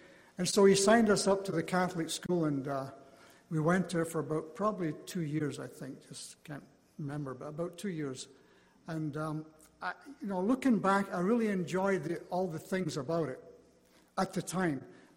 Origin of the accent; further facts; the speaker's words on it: Scotland, United Kingdom; me growing up in Scotland